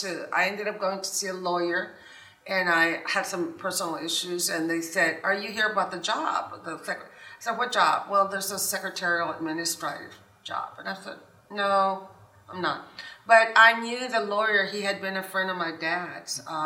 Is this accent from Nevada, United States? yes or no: no; Texas, United States; now in Austin, United States; I'm from South Texas. I'm not an original Travis County, Austin-born resident, but I've been here over 20 years, so that makes me as Austin-y as a lot of people.